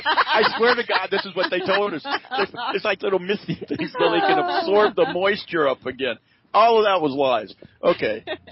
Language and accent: English; the South, United States; this is I'm from the South